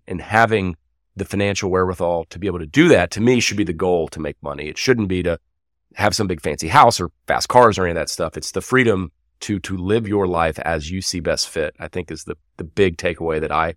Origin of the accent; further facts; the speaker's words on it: Texas, United States; I grew up in Texas, a small town. I was into rodeo for a very long time.